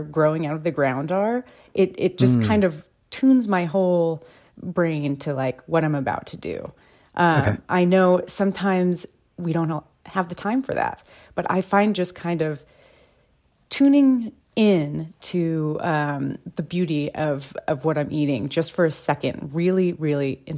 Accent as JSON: {"language": "English", "region": "New York", "country": "United States", "tie": "born or raised there", "said": "I mean, I grew up on the East End of Long Island, and I had the amazing luxury of farms all around me and access to fresh produce."}